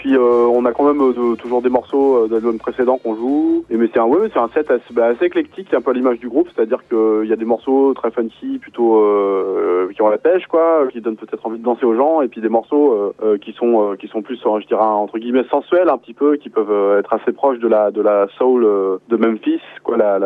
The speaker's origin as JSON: {"language": "French", "town": "Nantes", "region": "Pays de la Loire", "country": "France", "said": "Nous sommes de Nantes, donc on est un petit peu loin, mais on vient assez régulièrement dans la région."}